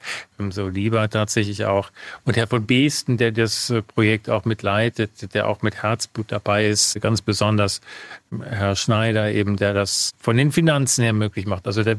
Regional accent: Bonn, North Rhine-Westphalia, Germany; Ich komme sogar aus Bonn.

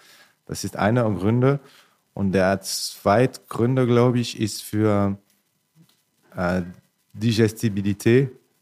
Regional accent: Grand Est, France; ich bin ursprünglich Elsässer, ich war auf dem Gymnasium in Freiburg im Breisgau.

